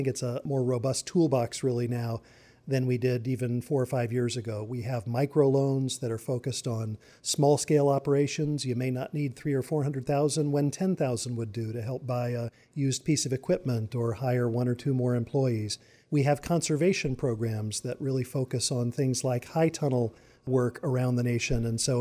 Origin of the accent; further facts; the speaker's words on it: California, United States; drought in my home state of California.